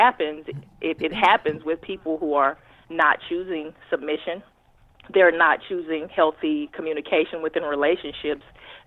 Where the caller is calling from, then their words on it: Houston, Texas, United States; I'm calling from Houston.